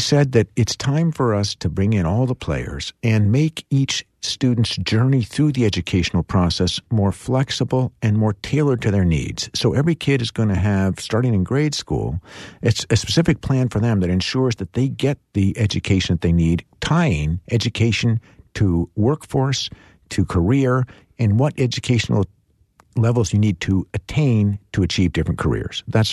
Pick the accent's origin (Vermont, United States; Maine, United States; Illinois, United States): Vermont, United States; Now, that wasn't true when I was a kid growing up in Vermont.